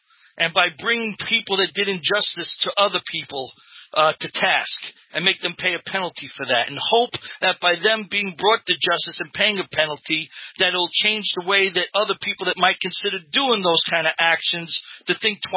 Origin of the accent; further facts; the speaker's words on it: Brooklyn, New York, United States; growing up in East Flatbush, Brooklyn, you know, in an economically depressed area.